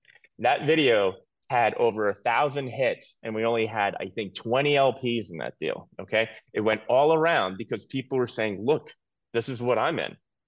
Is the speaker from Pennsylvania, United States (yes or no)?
no; New York, United States; You know, I'm a New Yorker and everything.